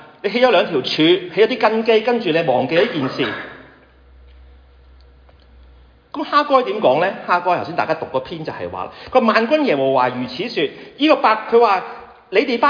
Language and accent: Cantonese; Guangdong, China; 我們廣東人就這樣說